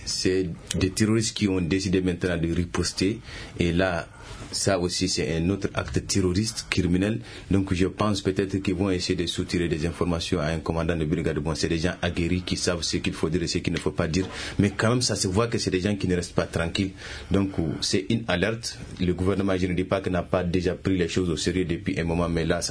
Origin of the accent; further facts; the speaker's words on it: Mali; Ben, je suis un Malien parmi tant d'autres.